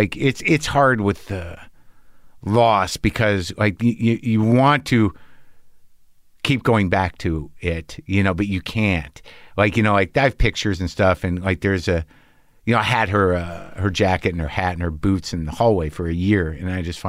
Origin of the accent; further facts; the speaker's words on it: New Jersey, United States; born there; Yeah, I'm born in Jersey.